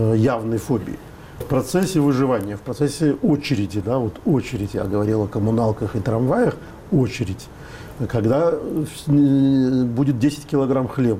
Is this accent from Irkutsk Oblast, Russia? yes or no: no; Moscow, Russia; Я москвич, хожу по Москве в том виде, в котором я хожу.